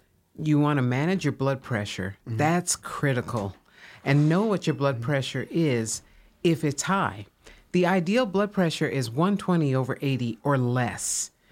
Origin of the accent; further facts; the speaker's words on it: Ohio, United States; But I am from Ohio.